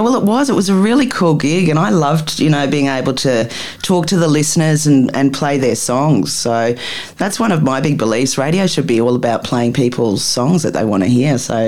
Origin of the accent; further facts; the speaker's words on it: Australia; also born or lived in England; it was just really different being an Aussie on a, you know, an English station.